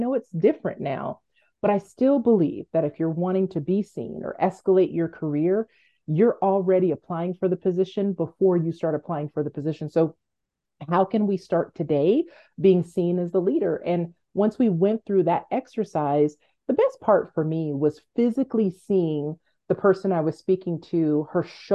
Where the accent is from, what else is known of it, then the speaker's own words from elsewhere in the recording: Los Angeles, California, United States; I'm from Los Angeles, so they were just really gritty.